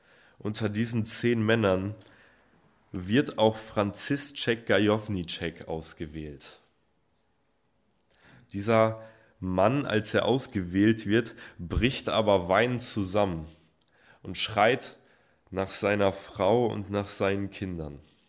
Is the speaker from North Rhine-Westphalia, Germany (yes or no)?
yes; North Rhine-Westphalia, Germany; Ursprünglich komme ich aus der Nähe von Bielefeld, also ein bisschen weiter weg eigentlich.